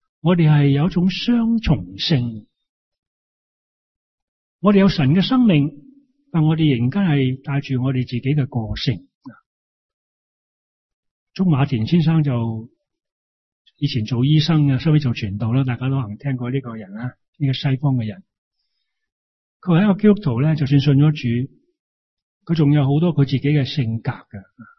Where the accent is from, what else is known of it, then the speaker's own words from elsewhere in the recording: China; 本来这样讲嘢呢，我们中国人不会这样讲